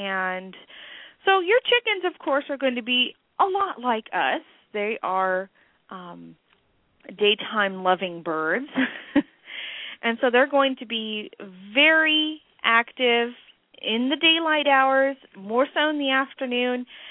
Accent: California, United States; Knowing that I grew up in California, we saw a lot of these in our backyard.

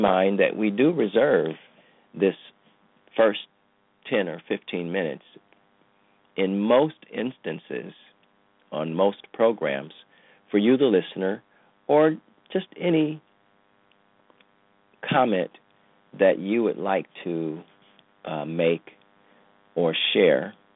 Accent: Cleveland, Ohio, United States; now in Plainfield, United States; from my home state, Ohio, Cleveland, shout out to all of you. My town right now, Plainfield, shout out to you in New Jersey

